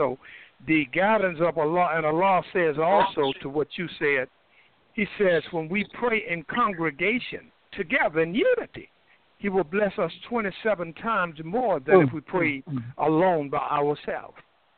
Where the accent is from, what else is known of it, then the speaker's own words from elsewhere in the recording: United States; those of us born here in America, African Americans, I'm talking about in particular, we was raised here in America as slaves